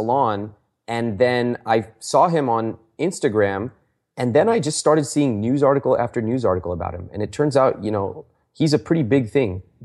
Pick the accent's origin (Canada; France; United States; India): India; So let me give you some examples of things that I talk about as an Indian person.